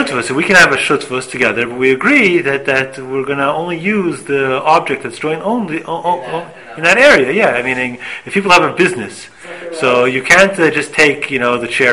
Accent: Montreal, Quebec, Canada; I grew up in Montreal, so in the winter, everybody has, like, you know, over their shoes, they have these little rubbers.

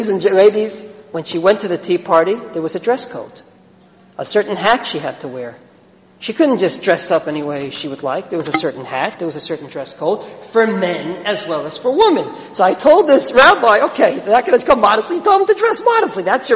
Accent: United States; I didn't understand because I'm from America.

